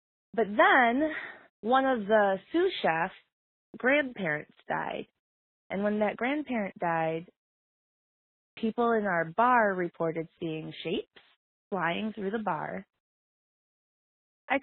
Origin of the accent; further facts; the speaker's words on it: Michigan, United States; I'm really excited to be here. I am from, born and raised in West Michigan, a really conservative area.